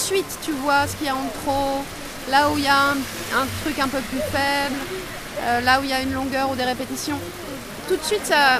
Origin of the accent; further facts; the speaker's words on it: Grand Est, France; born there; Non, je suis né en Lorraine.